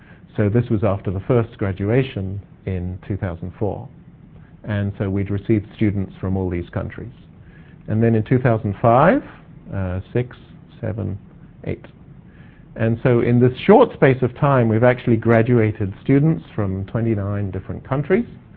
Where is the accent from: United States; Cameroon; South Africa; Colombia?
South Africa; So in the belief that I'm from South Africa